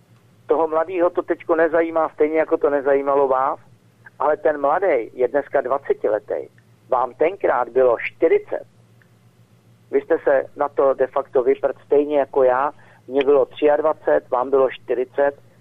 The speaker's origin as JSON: {"language": "Czech", "region": "Prague", "country": "Czechia", "said": "aký som já Pražák"}